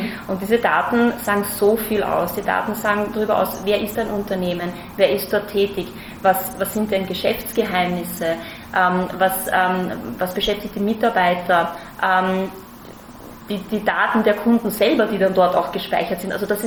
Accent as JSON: {"language": "German", "country": "Austria", "said": "an meinem Akzent hört man, dass ich keine Deutsche bin. Also ich bin tatsächlich selber Österreicherin"}